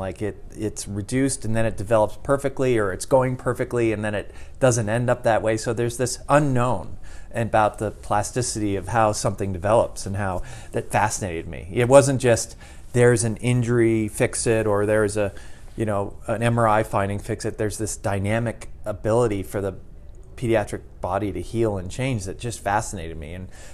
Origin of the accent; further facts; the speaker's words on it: East Coast, United States; I grew up in the East Coast.